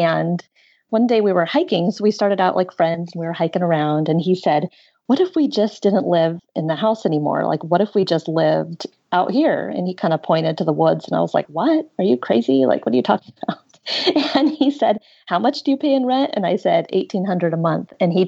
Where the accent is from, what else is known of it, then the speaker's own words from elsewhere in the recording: Portland, Oregon, United States; So I grew up in Portland, Oregon, and I started out as a radio news reporter, and I did that for 14 years.